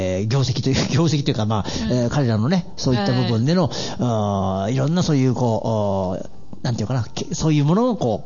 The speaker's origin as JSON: {"language": "Japanese", "town": "Ise-Shima", "region": "Mie", "country": "Japan", "said": "だからどっちかって僕は三重県の伊勢志摩出身なんで"}